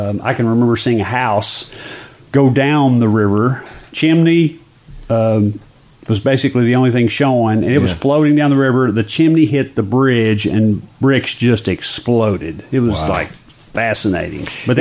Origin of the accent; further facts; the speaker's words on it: Kentucky, United States; And that's why I'm proud to proud to say I'm from Jessamine County.